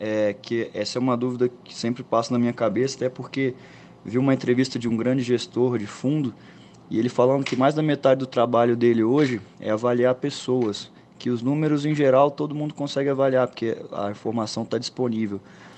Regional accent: Brasília, Federal District, Brazil; eu sou aqui de Brasília

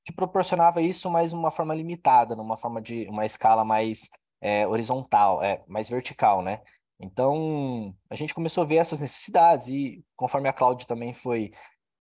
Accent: Maringá, Paraná, Brazil; É, eu sou de Maringá, empresa de São Paulo.

